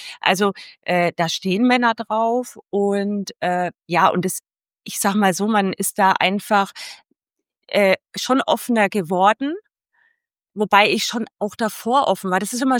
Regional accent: Bavaria, Germany; Also ich komme jetzt aus Franken, aus Bayern

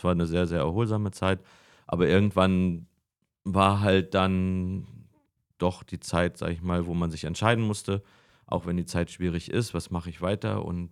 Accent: Güstrow, Mecklenburg-Vorpommern, Germany; Also wie gesagt, wir sind auch familiär schon immer mit Güstrow verbunden.

